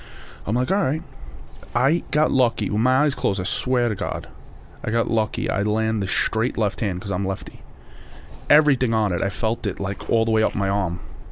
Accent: Brooklyn, New York, United States; I know we grew up in Brooklyn, but...

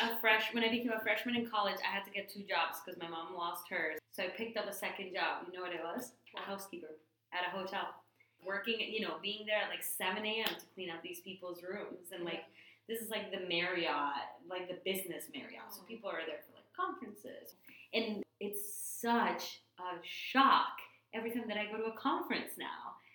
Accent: Colombia; now in United States; somebody was like, oh, you're from Colombia, but you don't have an accent. I'm like, yeah, I know.

